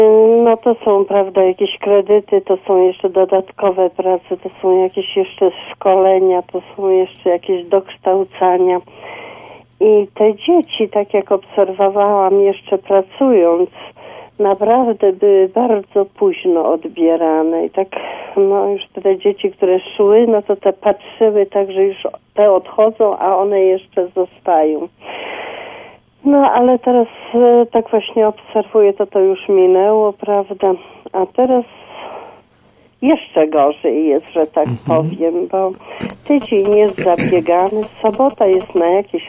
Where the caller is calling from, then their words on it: Wrocław, Lower Silesian Voivodeship, Poland; Ja jestem słuchaczka z Wrocławia.